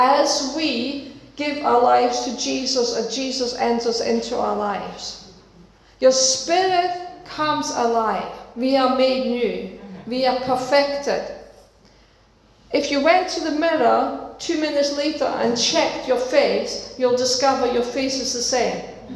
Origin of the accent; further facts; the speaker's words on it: Denmark; As you know, I'm from Denmark.